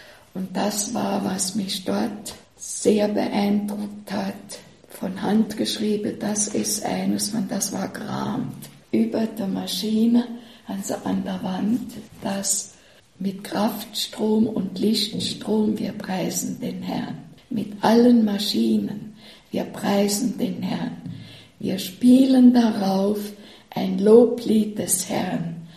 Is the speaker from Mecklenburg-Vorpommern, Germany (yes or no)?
no; Saarbrücken, Saarland, Germany; Ich komme ja aus Deutschland. Ich war Gruppenführerin in der Pfarrei. Und in der Zeit, damals noch im Krieg, Saarbrücken, alles war zerstört.